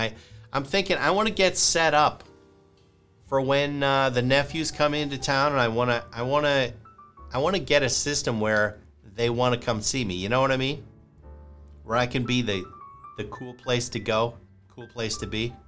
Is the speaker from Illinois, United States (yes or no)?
yes; Chicago, Illinois, United States; accent: Chicago; moved away as an adult; I'm told that, and I believe, that my Chicago accent has diminished over time, which you would expect. I left basically 22 years ago under cover of night, escaped by the skin of my teeth.